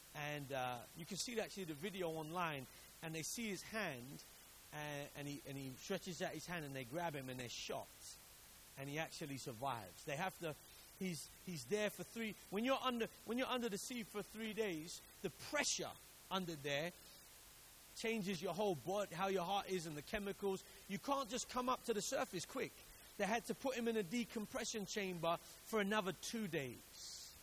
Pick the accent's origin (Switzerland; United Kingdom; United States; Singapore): United Kingdom; Vauxhall, London; I lived in Vauxhall. When I was growing up, I grew up in Vauxhall. And so I lived in an estate, council estate.